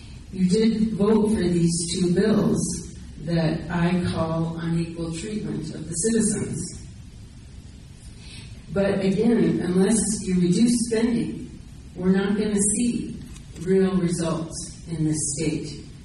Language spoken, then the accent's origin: English; United States; I'm from Johnson County